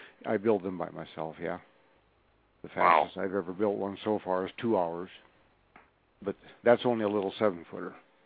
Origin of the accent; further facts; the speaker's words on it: North Dakota, United States; moved away; Well, I was raised in North Dakota, and I dug snow caves up there and as a kid, And then I moved to Colorado